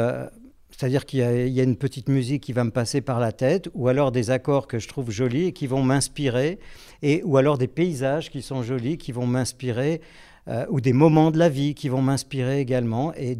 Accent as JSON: {"language": "French", "town": "Bourg-en-Bresse", "region": "Auvergne-Rhône-Alpes", "country": "France", "tie": "born there", "said": "Je suis né à Bourg-en-Bresse, ici, comme vous. Et puis, j'ai 62 ans."}